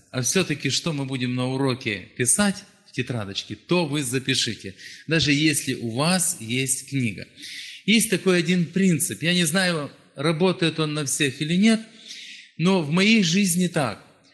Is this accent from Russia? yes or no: no; Zakarpattia Oblast, Ukraine; Я приехал к вам из Закарпатия. Это западная часть Украины.